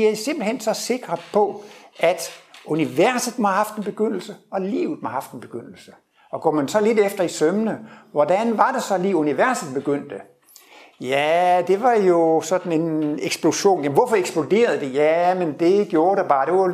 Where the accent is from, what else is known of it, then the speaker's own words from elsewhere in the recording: Horsens, Central Denmark Region, Denmark; Jeg kommer først ned fra Horsens, så jeg er næsten på hjemmebane. Og det er 50 år siden, jeg blev student. Så her i juni, så var jeg til 50 års studenterjubilæum nede på Horsens statsskole.